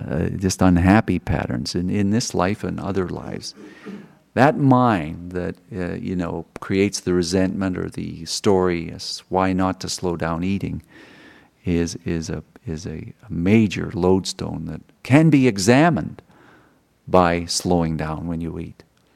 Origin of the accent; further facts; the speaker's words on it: Missouri, United States; you know, I'm from Missouri, show me, and I tried it.